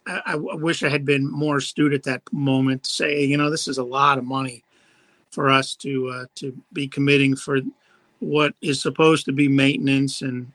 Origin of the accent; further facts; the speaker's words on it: Kansas, United States; So, I'm from Kansas. You got to show me.